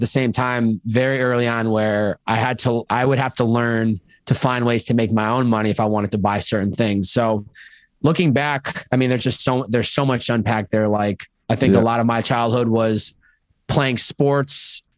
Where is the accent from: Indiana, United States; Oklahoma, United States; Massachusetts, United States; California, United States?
Massachusetts, United States; Chicopee; I grew up in Chicopee, Massachusetts, hour and a half west of Boston.